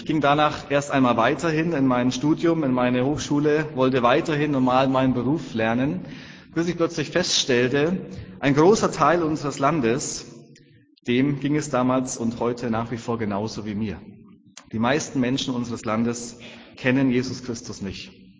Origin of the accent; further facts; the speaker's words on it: Germany; wir sind ja als Deutsche immer so ein bisschen Skeptiker, was Zahlen betrifft.